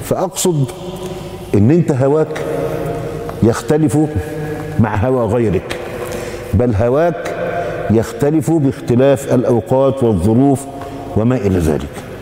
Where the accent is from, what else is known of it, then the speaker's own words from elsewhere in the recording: Egypt; في عز الصيف وفي سيارات النقل العام المزدحمة عندنا في مصر